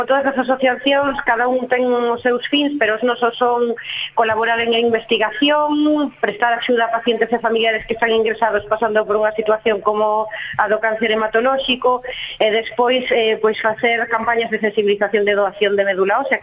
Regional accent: A Coruña, Galicia, Spain; Eu non as coñecía porque eu son de Coruña

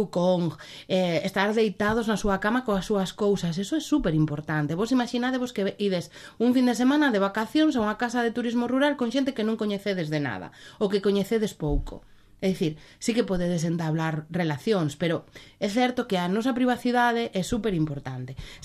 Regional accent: Ferrol, Galicia, Spain; eu son de Caranza, son de aquí

